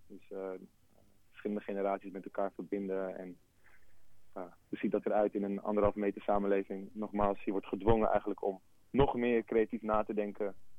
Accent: Heerhugowaard, North Holland, Netherlands; born there; Ik ben zelf geboren in Rijgersbosch. Dus de connectie die ik heb met de buurt is een hele organische.

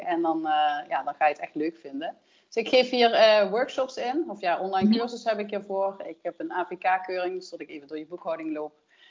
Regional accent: Limburg, Netherlands; Ik kom uit de buurt van Maastricht.

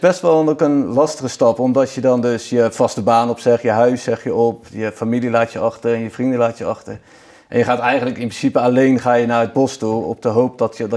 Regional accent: Vlaardingen, South Holland, Netherlands; born there; now in Lunteren, Netherlands; Ik ben net in mei 39 geworden. Ik ben geboren in Vlaardingen en sinds 7 jaar woon ik hier in Lunteren, midden in het bos, op een prachtig landgoed.

